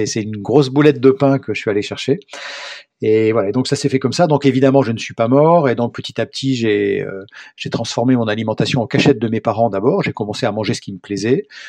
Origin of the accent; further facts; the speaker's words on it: Provence-Alpes-Côte d'Azur, France; moved away as an adult; j'ai 56 ans, que je suis originaire des Hautes-Alpes. Je suis né à la montagne, j'ai grandi à la montagne, que j'ai quitté pour aller faire mes études supérieures.